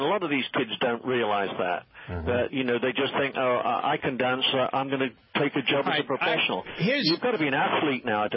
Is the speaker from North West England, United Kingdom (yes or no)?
yes; Liverpool, North West England, United Kingdom; I started dancing when I was 11 years of age in Liverpool, where I grew up in England.